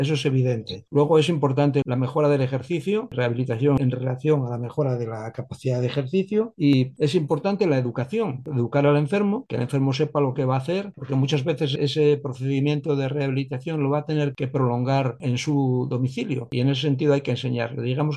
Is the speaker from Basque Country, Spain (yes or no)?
no; Asturias, Spain; te digo que somos asturianos